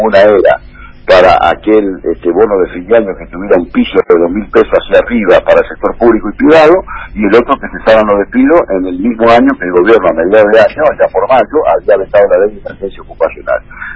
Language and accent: Spanish; Lomas de Zamora, Buenos Aires Province, Argentina; born there; Frente al Hospital Gandulfo, donde nací, en Lomas, de la estación de Lomas, tres cuadras, la calle Balcarce 370